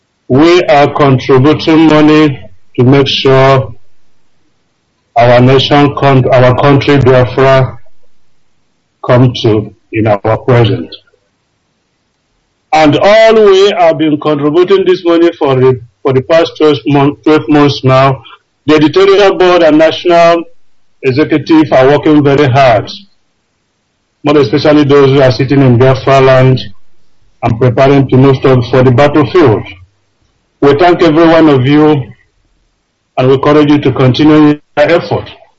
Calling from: Heidelberg, Baden-Württemberg, Germany; I'm calling from Heidelberg, Germany.

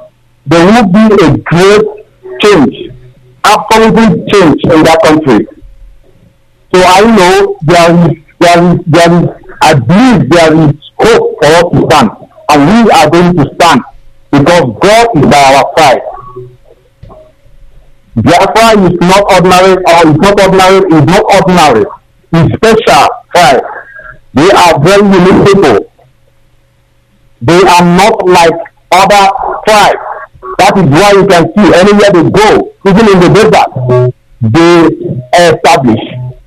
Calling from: Malaysia; I'm calling from Malaysia.

